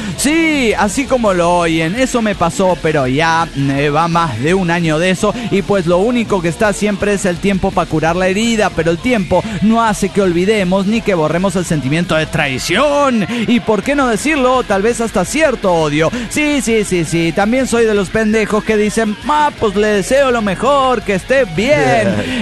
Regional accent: Querétaro, Mexico; de Querétaro.

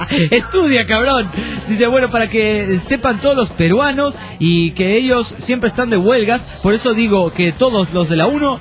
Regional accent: Veracruz, Mexico; años y soy veracruzano.

